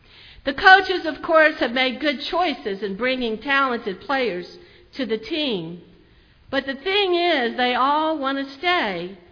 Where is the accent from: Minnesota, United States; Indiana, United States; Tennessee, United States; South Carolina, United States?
South Carolina, United States; I come from a football family. But I became a Clemson fan, and I'm from South Carolina originally.